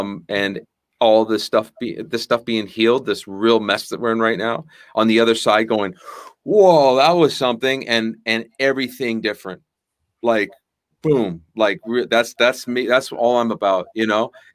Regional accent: California, United States; moved away as an adult; now in Costa Rica; Yeah, I came from California when I was 23. I came down here.

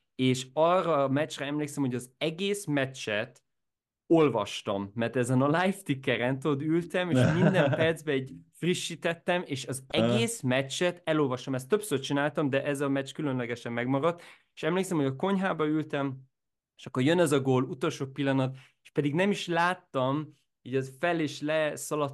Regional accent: Stuttgart, Baden-Württemberg, Germany; mi Németországból származunk, Stuttgartból

